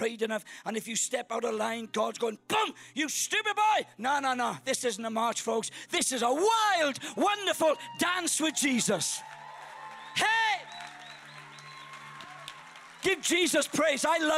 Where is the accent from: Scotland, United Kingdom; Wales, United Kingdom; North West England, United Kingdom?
Wales, United Kingdom; accent: Welsh; and I'm from Wales. Got a Welsh accent, as you can tell.